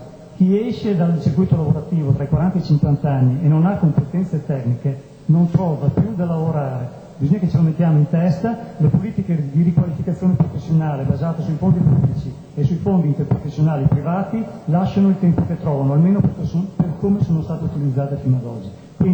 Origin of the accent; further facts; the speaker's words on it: Modena, Emilia-Romagna, Italy; now in Mantua, Italy; Io sono modenese di origine e mantovano perché ho sposato una ragazza di Mantova